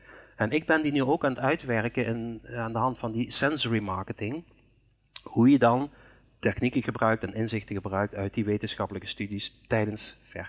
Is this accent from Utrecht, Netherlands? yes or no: no; Limburg, Netherlands; Ik ben uit Limburg, maar dat horen jullie natuurlijk helemaal niet.